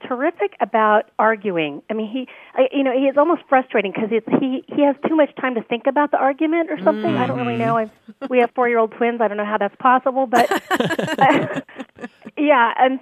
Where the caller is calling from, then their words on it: Temecula, California, United States; I'm calling from Temecula, California.